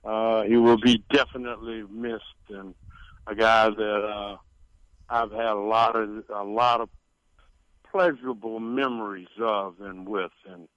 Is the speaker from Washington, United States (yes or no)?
no; Savannah, Georgia, United States; I'm from Savannah, Georgia.